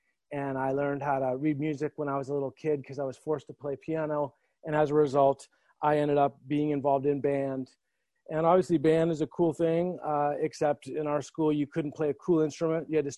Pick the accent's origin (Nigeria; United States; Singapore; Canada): Canada; Edmonton, Alberta; I was born in Edmonton, Alberta, Canada. It's freezing cold. There's not a lot to do. Grew up in a nice home.